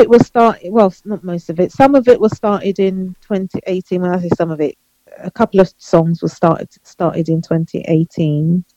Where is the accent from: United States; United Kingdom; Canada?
United Kingdom; London; I grew up in the East End, so you know, there was lots of it when I was a youngster.